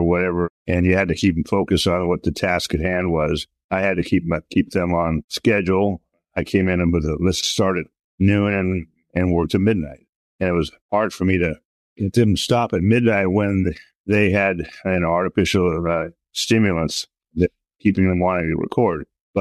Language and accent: English; San Jose, California, United States; I grew up in San Jose. So music came through.